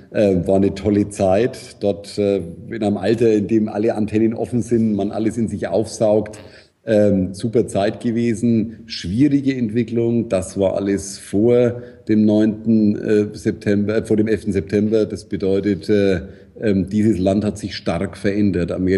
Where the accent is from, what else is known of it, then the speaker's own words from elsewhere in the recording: Nuremberg, Bavaria, Germany; Nürnberg, meine Heimatstadt. Dort geboren, aufgewachsen, zur Schule gegangen, Universität, studiert, erste Liebe, Ehe geschlossen.